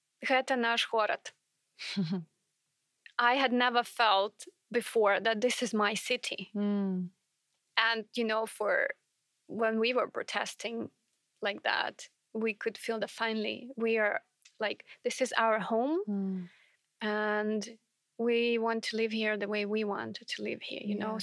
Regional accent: Baranovichi, Brest Region, Belarus; I grew up in a town called Baranovichi in the west of Belarus. It's between Brest and Minsk. In a very simple family. My parents are both working class people, you can say.

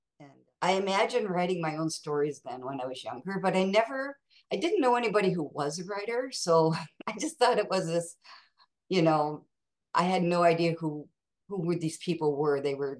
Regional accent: Mason City, Iowa, United States; Well, I grew up in Mason City, Iowa, and I was one of seven children.

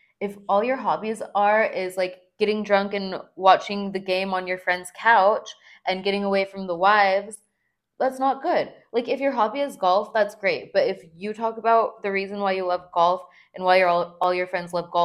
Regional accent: California, United States; now in Miami Beach, United States; I'm from California. I have my own bike. I live in South Beach.

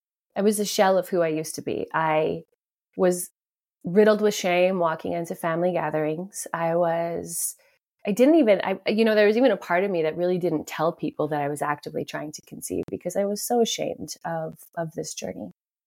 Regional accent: Edmonton, Alberta, Canada; So I'm from Edmonton, Alberta, Canada. So I'm a Canadian girl.

